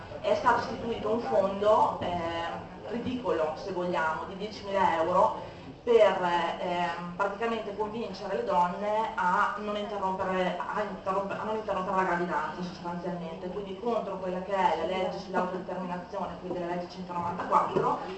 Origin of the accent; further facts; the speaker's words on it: Reggio Emilia, Emilia-Romagna, Italy; sono di Reggio Emilia.